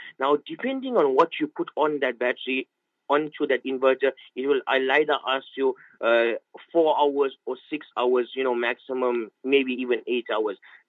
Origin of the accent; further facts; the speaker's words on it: Isipingo Beach, KwaZulu-Natal, South Africa; they're asking me, where are you from? And I said, I'm from Isipingo Beach.